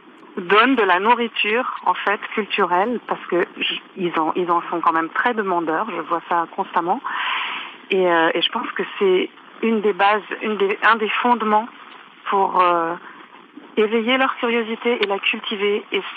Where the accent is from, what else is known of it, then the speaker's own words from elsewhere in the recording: Bondy, Île-de-France, France; Donc nous, on est de Bondy. Nos enfants étaient dans une école maternelle à Bondy.